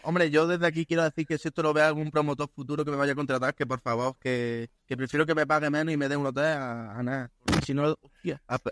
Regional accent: Almería, Andalusia, Spain; yo soy de Almería y me llaman más de Granada, de Murcia y de por ahí, que de mi propia ciudad.

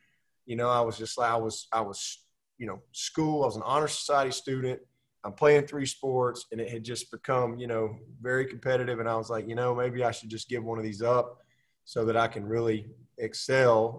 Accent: Pelham, Alabama, United States; also born or lived in Birmingham; Well, I grew up in Pelham, Alabama. So, you know, I consider myself blessed because I was raised in one town. I mean, I was born in Birmingham

